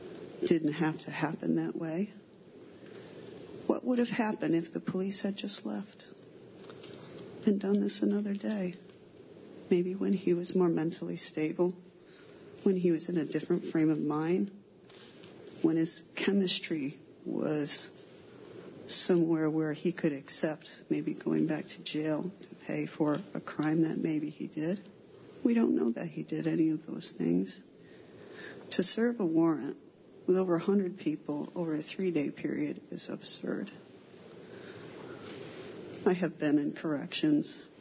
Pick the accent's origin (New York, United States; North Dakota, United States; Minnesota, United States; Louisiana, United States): New York, United States; Dryden; I hail from Dryden.